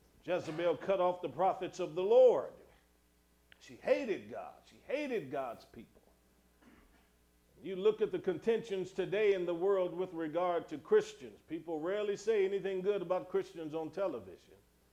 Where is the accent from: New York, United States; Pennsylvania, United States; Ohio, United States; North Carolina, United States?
Ohio, United States; Cleveland; But I've watched myself growing up in Cleveland, Ohio.